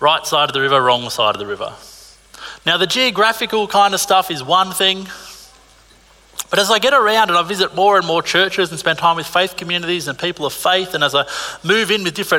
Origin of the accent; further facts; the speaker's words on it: Narara, New South Wales, Australia; I grew up in Narara. I didn't love growing up in Narara. I spent 17 years in the same house.